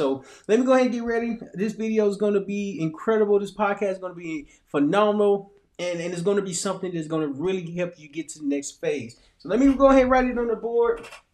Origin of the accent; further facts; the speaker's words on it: Little Rock, Arkansas, United States; So growing up in Little Rock, Arkansas, my mama, who was a single mother, raised three boys by herself.